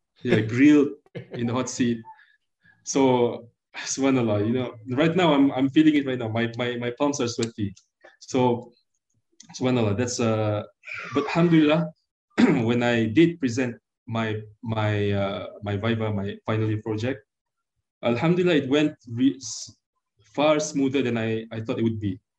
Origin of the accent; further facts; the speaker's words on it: Malaysia; first language Malay; English is a second language; with my fellow Malaysians, because I am delivering my speech in Malay, and of course my mother tongue is Malay, so I feel it's much more easy for me.